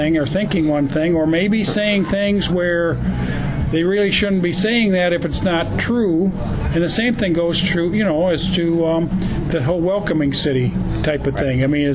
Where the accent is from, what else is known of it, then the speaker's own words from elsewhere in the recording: Lansing, Michigan, United States; the fact that I grew up here in Lansing